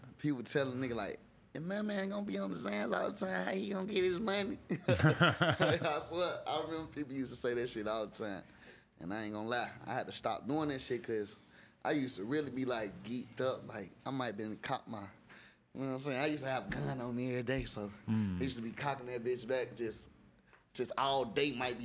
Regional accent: Atlanta, Georgia, United States; I came from East Atlanta, Zone 6, Lila Valley. I was right there in the cut, in apartments, all the way to Glenwood Road.

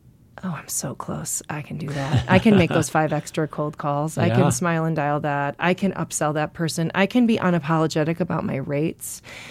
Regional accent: Milwaukee, Wisconsin, United States; In Milwaukee.

